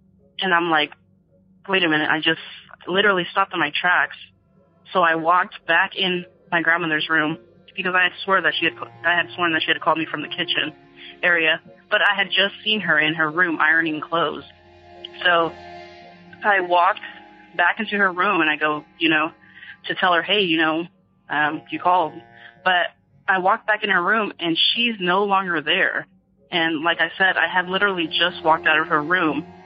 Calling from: California, United States; I'm calling from Northern California.

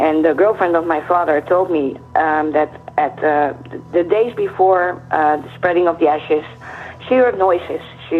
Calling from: Netherlands; Hi, I'm calling from the Netherlands.

